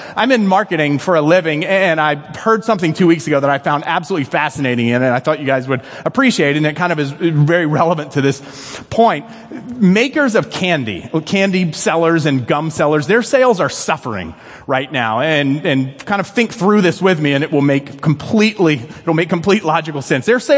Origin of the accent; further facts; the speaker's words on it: the South, United States; And I grew up in the South, and so this is going to sound conservative.